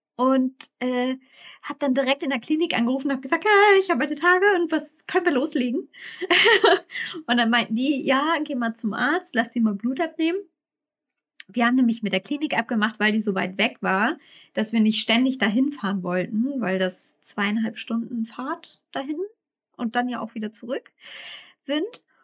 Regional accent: Schleswig-Holstein, Germany; wir kommen aus Hamburg, also Schleswig-Holstein hinter Hamburg.

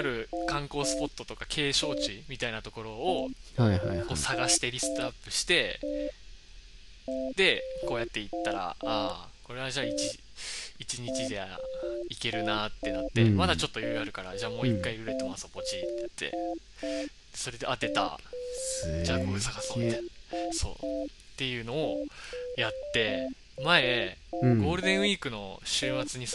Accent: Hokkaido, Japan; で俺も北海道の人間なんだけど、

